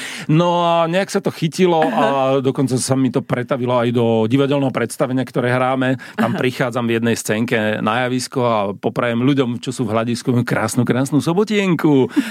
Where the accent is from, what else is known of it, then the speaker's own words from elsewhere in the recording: Bratislava, Bratislava Region, Slovakia; born there; Ja som sa narodil v Starom meste v Bratislave na Továrenskej ulici číslo 8.